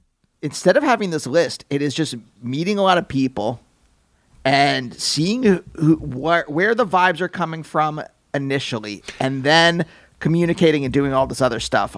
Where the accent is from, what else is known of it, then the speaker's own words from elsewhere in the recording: United States; Whatever these words mean. I'm an American.